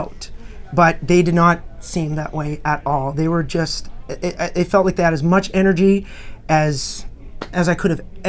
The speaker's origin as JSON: {"language": "English", "country": "Canada", "said": "As a Canadian, I'm actually not allowed to brag."}